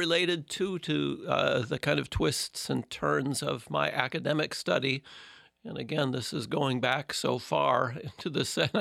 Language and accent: English; Detroit, Michigan, United States; also born or lived in St. Paul; So I'm definitely of good Midwestern stock. I was born in St. Paul, Minnesota, but grew up in the Detroit area. Went to college in Michigan